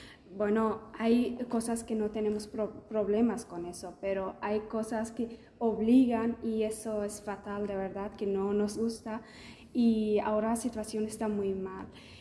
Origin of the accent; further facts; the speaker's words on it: Afghanistan; Spanish is a second language; moved away; Yo soy de Afganistán y vine de Afganistán.